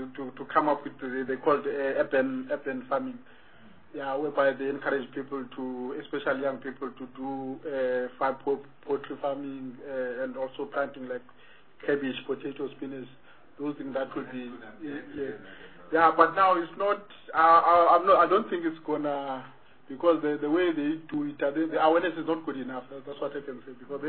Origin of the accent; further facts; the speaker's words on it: Soweto, Gauteng, South Africa; we've noticed that here, especially in Soweto, because we are from Soweto